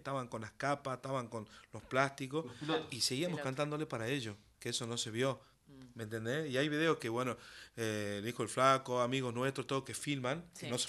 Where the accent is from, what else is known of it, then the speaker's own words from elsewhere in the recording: Salta, Argentina; soy salteño